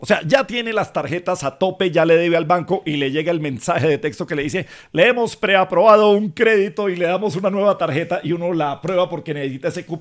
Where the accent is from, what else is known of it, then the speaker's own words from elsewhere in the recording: Colombia; Es que en esas sí somos especialistas, los colombianos somos especialistas.